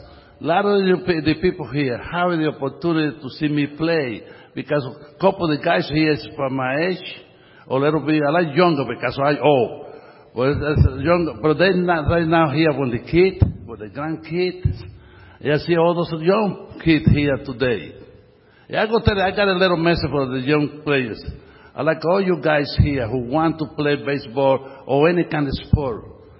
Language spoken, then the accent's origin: English; Cuba; English is a second language; You know, I come from Cuba.